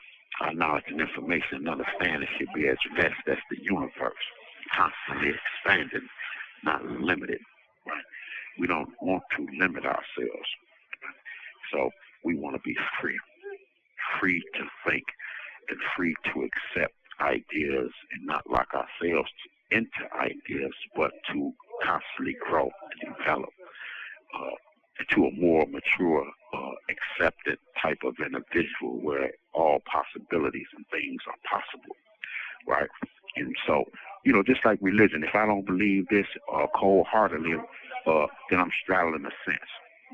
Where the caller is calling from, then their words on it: Michigan, United States; calling now from Kinross Correctional Facility here in Michigan. I'm transferred from Elgin